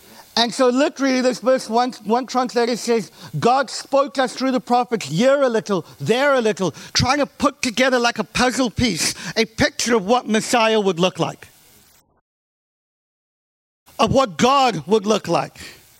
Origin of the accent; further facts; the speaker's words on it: South Africa; also born or lived in England; I grew up in South Africa. We lived in England for a long while.